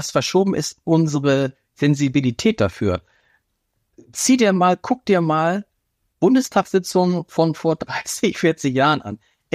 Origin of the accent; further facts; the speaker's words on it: Hamburg, Germany; Ja, das kennt man doch auch so, wenn man dann so als Hamburger in so einer Stube so, Schluss jetzt, aber so.